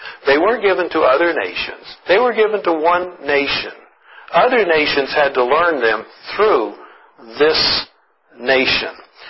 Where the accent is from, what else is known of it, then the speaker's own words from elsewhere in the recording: Kansas, United States; I'm from Kansas, you know, and I was saying how happy I am to be an Oregonian.